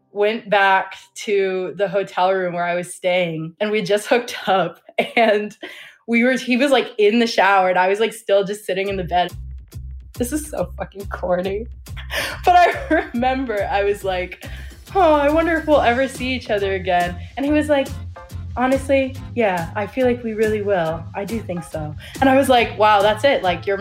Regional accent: United States; And I think the funniest thing about going out in Iceland as an American is that like everybody's very, very game to party.

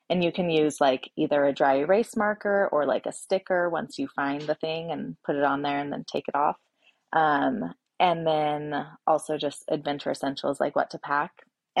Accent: Oregon, United States; now in Boise, United States; I was born and raised in Oregon and here in Boise too. So I'm kind of Pacific Northwest is where I've been, what I know.

